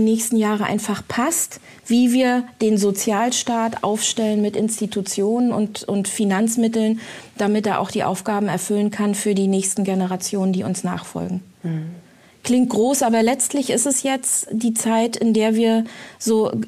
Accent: Rostock, Mecklenburg-Vorpommern, Germany; born there; Ja, ich bin in Rostock geboren, genau.

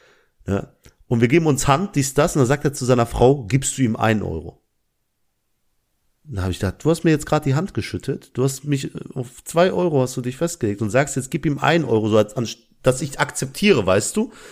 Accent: Pakistan; Ich bin ja auch Pakistaner. Ich darf Ausländerdeutsch.

